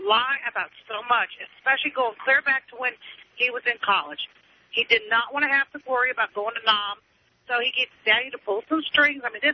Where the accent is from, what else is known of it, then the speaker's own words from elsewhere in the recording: West Virginia, United States; a supposedly Democratic state, I'm from West Virginia, actually